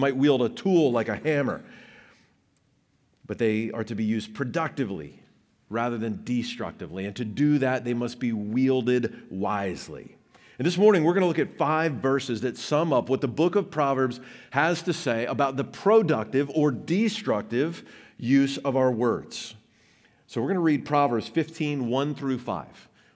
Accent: Kentucky, United States; I'm from Kentucky, and it's a little bit like asking, well, what does Colonel Sanders have to say about fried chicken?

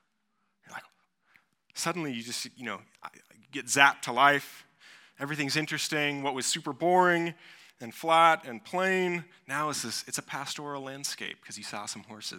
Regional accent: Kansas, United States; I'm from Kansas, grew up in Kansas, and it's, you know, pretty rural.

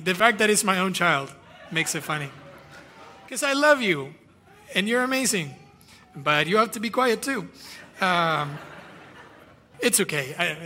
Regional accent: Guatemala; first language Spanish; English is a second language; I'm from Guatemala, Spanish is my first language, B's and V's are hard

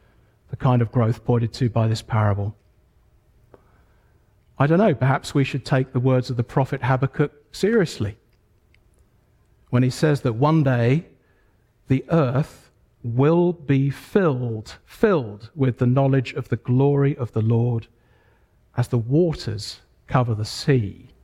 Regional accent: England, United Kingdom; But thankfully, I'm not English first and foremost. I'm a Christian first and foremost.

